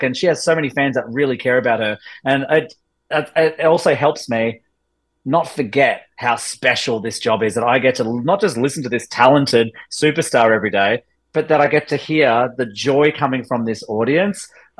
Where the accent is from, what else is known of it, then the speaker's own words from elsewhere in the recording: Australia; it was just fun being able to like teach her a little bit of my home country. And she's been to Australia and loves it a lot.